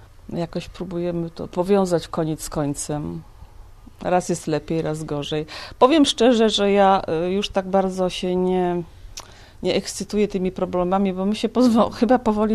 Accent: Poznań, Greater Poland Voivodeship, Poland; Nie, no ja w ogóle pochodzę z Poznania i wykształcenie mam w zupełnie innym kierunku

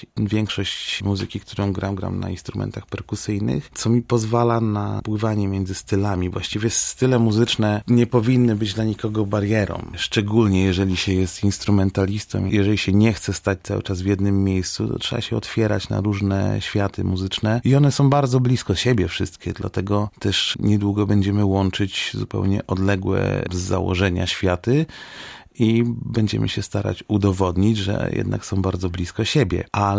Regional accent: Szczecin, West Pomeranian Voivodeship, Poland; Wychowując się w Szczecinie w 80-tych latach i 90-tych, słuchałem cały czas muzyki latynoskiej

